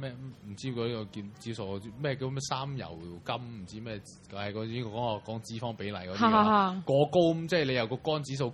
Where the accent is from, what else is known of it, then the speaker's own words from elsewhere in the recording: Hong Kong; 其實我而家其實好多人有時冇 check 到嘅，就我香港人咧